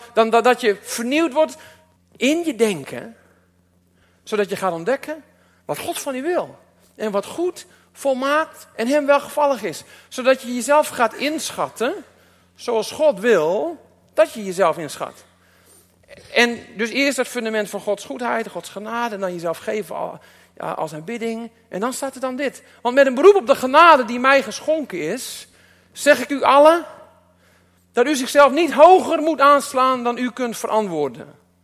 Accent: Groningen, Netherlands; Maar ik denk voor ons Groningers dat het ook goed is dat we onszelf niet onderschatten.

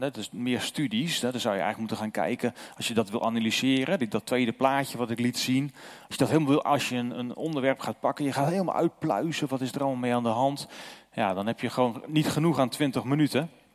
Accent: North Holland, Netherlands; now in Zuidwolde, Netherlands; Ik ben opgegroeid in Noord-Holland. In een dorp waarin, ik dacht toen dat er niemand geloofde. Maar dat kwam omdat ik in een vrij afgeschermde kerkgemeenschap zat.

